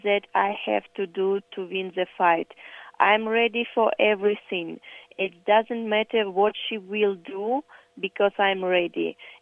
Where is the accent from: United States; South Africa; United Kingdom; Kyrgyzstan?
Kyrgyzstan; English is a second language; it remind me my home country, Kyrgyzstan, because it's also very beautiful mountain country.